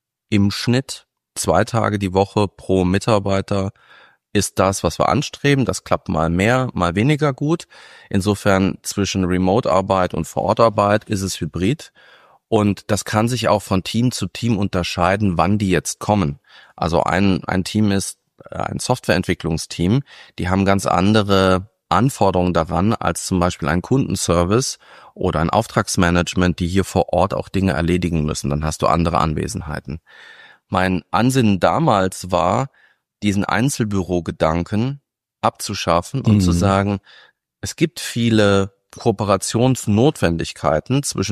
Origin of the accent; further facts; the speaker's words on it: Saarland, Germany; born there; now in Darmstadt, Germany; Nein, ich bin gebürtiger Saarländer und wohne jetzt in Darmstadt.